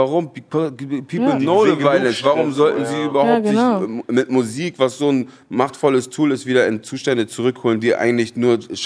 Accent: Hamburg, Germany; born there; ich bin im Süden geboren, aber habe fast überall in Hamburg eigentlich gewohnt. Über diese, weiß nicht, 31 Jahre oder so, wie ich da geblieben bin.

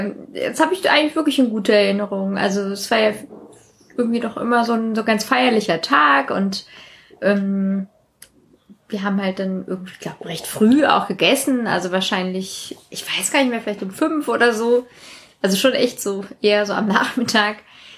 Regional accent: Sweden; da, wo ich herkomme, so halb aus Schweden

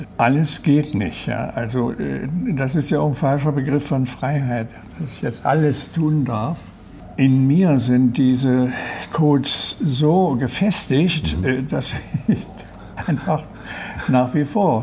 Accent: East Germany, Germany; Ich komme ja aus dem Osten.

